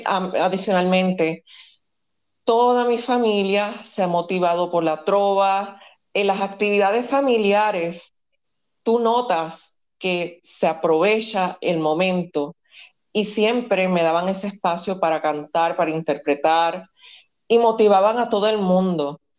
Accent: Puerto Rico; No somos puertorriqueños sin la trova que nos caracteriza.

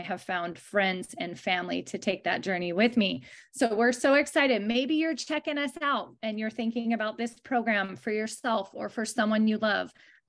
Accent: Dallas, Texas, United States; now in California, United States; I'm originally from Dallas, Texas, but I am here in California

